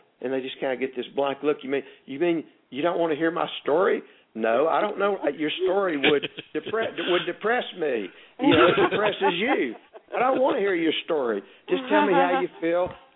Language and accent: English; the South, United States; accent: Southern; for $20, people can see me on video for 20 minutes, listen to my Southern accent, and maybe get a little healing.